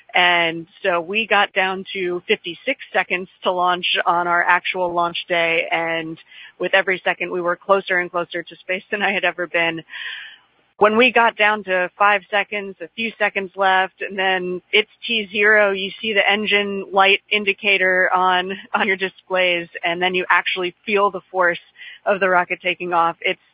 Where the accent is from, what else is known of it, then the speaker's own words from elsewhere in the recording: Williamsburg, Virginia, United States; I went to Bruton High School and public schools all growing up in Williamsburg, and I had so many really wonderful mentors there.